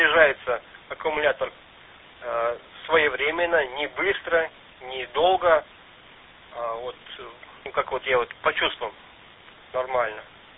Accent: Murmansk Oblast, Russia; born there; Тут я и родился, на Кольском полуострове.

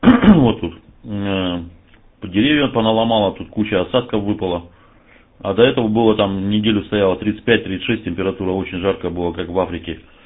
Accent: Angarsk, Irkutsk Oblast, Russia; moved away as an adult; now in Moscow, Russia; Я же там родился, я в Ангарске родился. Рядом с Иркутском, там городок такой, Ангарск есть. Вот. Там родился, я там 32 года прожил. Потом только в Москву уехал. Сейчас вот уже почти 20 лет в Москве живу.

